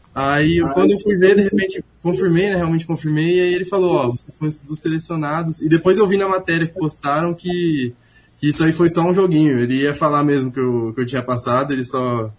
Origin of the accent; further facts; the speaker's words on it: Maringá, Paraná, Brazil; Eu sou aqui de Maringá mesmo, minha família toda é aqui de Maringá.